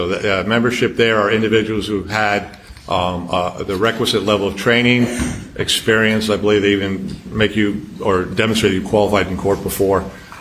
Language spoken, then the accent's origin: English; Connecticut, United States; I'm from Connecticut. I've been up in that state for the majority of my life.